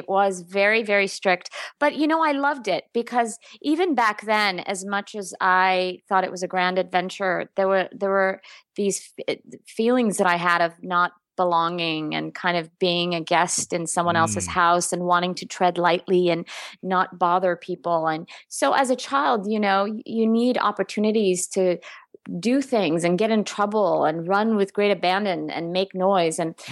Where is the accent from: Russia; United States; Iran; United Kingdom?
Iran; Tehran, Tehran Province; I was born in Iran. I was born in Tehran. I'm actually a Tehran girl.